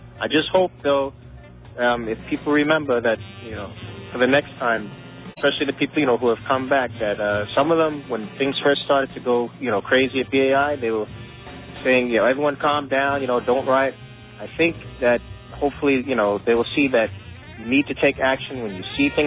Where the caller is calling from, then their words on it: Hempstead, New York, United States; I'm down from Hempstead.